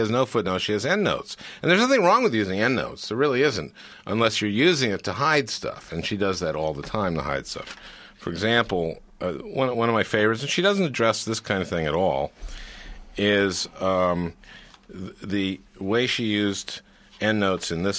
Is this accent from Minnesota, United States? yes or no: yes; St. Louis Park, Minnesota, United States; And that's exactly what I grew up in St. Louis Park on West 25th Street.